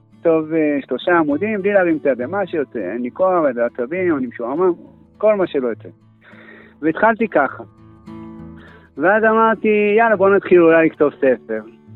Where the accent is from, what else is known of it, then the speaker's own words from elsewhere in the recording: Jerusalem, Jerusalem District, Israel; אני במקור ירושלמי, אני מכיר את ירושלים.